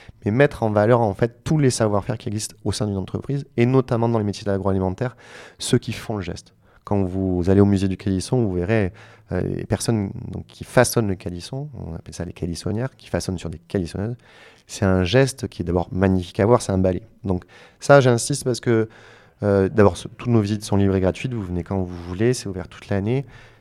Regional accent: Manosque, Provence-Alpes-Côte d'Azur, France; born there; Je suis né à Manosque.

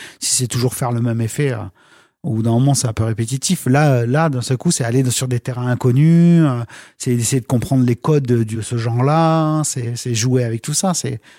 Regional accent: Aix-en-Provence, Provence-Alpes-Côte d'Azur, France; Je suis arrivé en 97. De ma province, donc je viens d'Aix-en-Provence.

